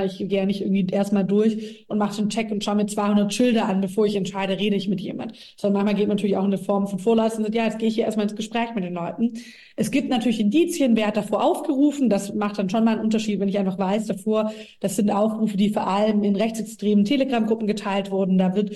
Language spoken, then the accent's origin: German; Baden-Württemberg, Germany; ich komme aus einem sehr ländlichen Gebiet, Schwäbische Alb, so mein Wahlkreis, aber mein Wahlkreis Ostalb, aber bin selbst aufgewachsen in Schwäbische Alb-Richtung und kenne ganz viele Bauern da und von, ne, auch aus der Kindheit heraus.